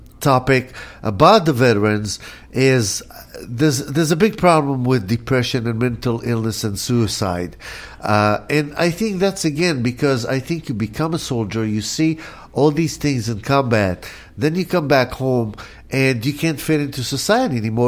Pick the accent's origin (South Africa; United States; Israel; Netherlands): Israel; I come from Israel